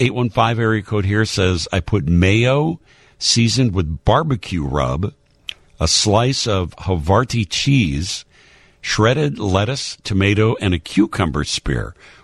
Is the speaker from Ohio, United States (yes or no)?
yes; Cleveland, Ohio, United States; I grew up in Cleveland.